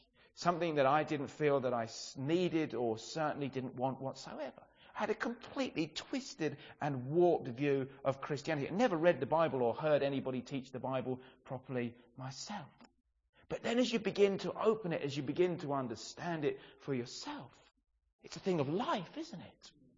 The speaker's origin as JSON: {"language": "English", "town": "Brighton", "region": "South East England", "country": "United Kingdom", "tie": "born or raised there", "said": "I grew up in Brighton"}